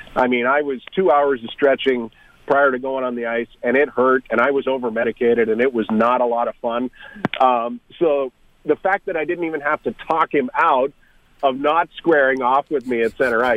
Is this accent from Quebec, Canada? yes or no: no; Ontario, Canada; growing up as a fan of the Sabres and growing up in Southern Ontario